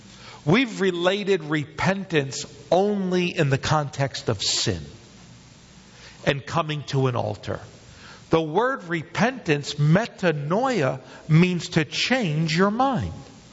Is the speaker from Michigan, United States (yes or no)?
no; Bronx, New York, United States; I'm from the Bronx, and those that had a gun where I came from, they weren't hunting deer.